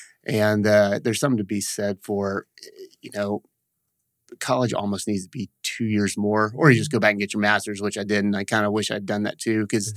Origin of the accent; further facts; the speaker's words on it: Longview, Texas, United States; So I am from East Texas. Grew up in Longview.